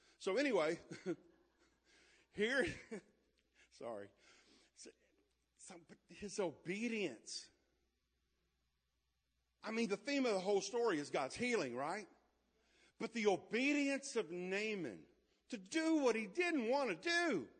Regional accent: Louisiana, United States; I've swam in nasty water. I'm from Louisiana. That's what we do.

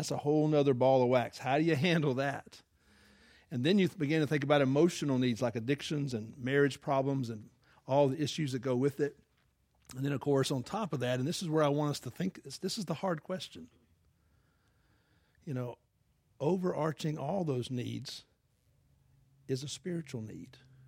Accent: Atlanta, Georgia, United States; I'm from Atlanta, so unfortunately that happens a lot.

